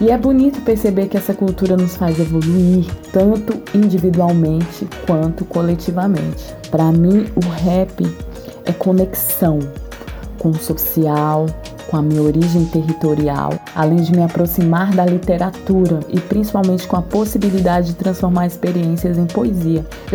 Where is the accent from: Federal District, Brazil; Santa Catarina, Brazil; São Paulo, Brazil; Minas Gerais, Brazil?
Federal District, Brazil; Ceilândia; also born or lived in Brasília; Eu nasci em Brasília, eu sou brasiliense, mas eu cresci no setor Pessoa, em Ceilândia.